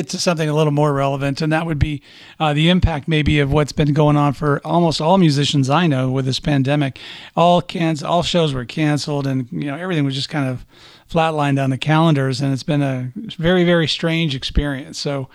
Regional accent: Midwest, United States; now in Arizona, United States; For me, I grew up in the Midwest and go up to northern Minnesota for Christmas sometimes, which was nuts. Go ice fishing and all that. And now that I've been in Arizona for 30 years and my blood's thin

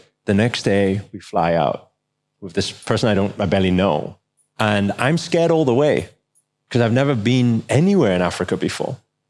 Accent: United Kingdom; I grew up in the UK.

